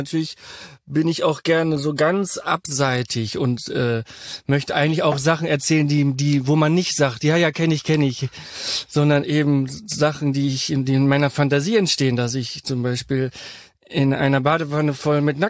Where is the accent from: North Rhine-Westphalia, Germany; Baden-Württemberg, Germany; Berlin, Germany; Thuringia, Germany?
North Rhine-Westphalia, Germany; Und ich bin ja Westfale, ich bin nie so richtig reingekommen in Karneval.